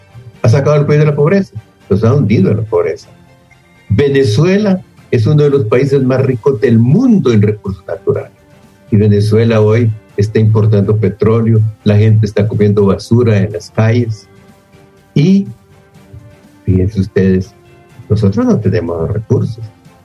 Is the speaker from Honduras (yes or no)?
yes; Honduras; Entonces nosotros, como hondureños, que somos demócratas